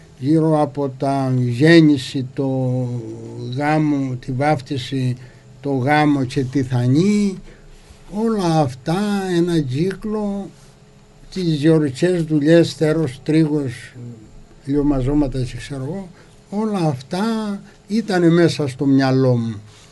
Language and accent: Greek; Crete, Greece; accent: Cretan; first language Cretan Greek; Η μητρική μου γλώσσα είναι η κριτική. Αυτή που μιλούνταν πριν το 40. Και προσπαθώ να τη διατηρώ όσο γίνεται, να τη διατηρώ, να τη μιλώ και θέλω να τη μιλώ.